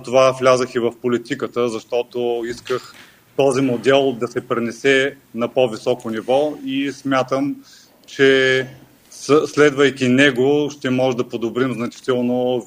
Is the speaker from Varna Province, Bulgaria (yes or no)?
yes; Varna, Varna Province, Bulgaria; born there; Роден съм във Варна